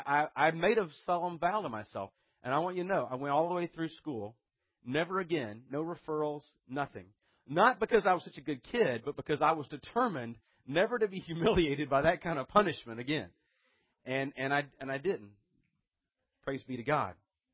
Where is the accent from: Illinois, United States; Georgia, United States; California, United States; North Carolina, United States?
Georgia, United States; Snellville; also born or lived in Atlanta; I was born in Atlanta. But I grew up out in the suburbs in a place called Snellville.